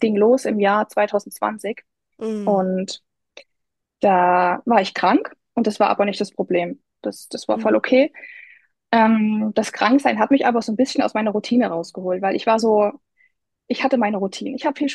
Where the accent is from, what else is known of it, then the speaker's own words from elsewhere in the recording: East Germany, Germany; ich bin 30 Jahre alt und ich komme aus dem Osten. Vielleicht hört man es.